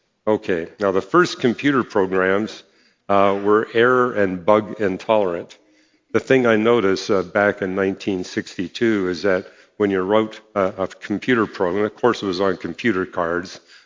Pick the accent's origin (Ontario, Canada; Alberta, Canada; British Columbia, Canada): British Columbia, Canada; where I was growing up in British Columbia, and there was only one computer in the entire province.